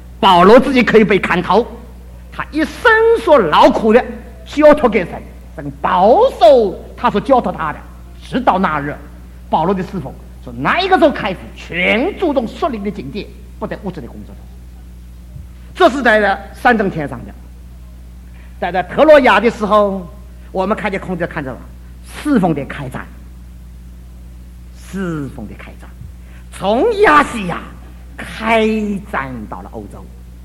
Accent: China; 我们还是中国人，中国人同乡，还是同学，越过越小，越过越小。

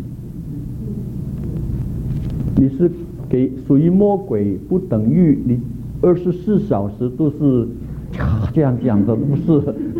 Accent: China; 因为我们中国人骂人的就是你禽兽不如

